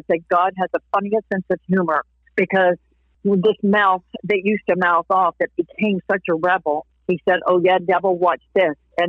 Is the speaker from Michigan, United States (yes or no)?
no; Hollywood, California, United States; people are like shocked and astonished that I'm from Hollywood. What? There's actual Christians in Hollywood?